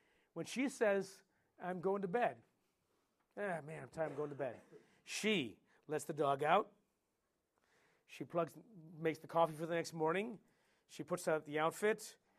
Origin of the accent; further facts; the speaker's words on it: Midwest, United States; I'm from the Midwest.